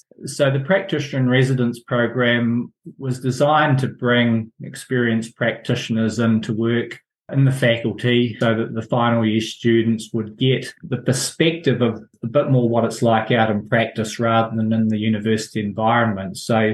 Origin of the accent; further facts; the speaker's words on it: Nelson, New Zealand; now in Marlborough, New Zealand; I grew up in Nelson. I always thought that I would end up back in Nelson, but sort of circumstances meant that I settled in Marlborough and stayed here.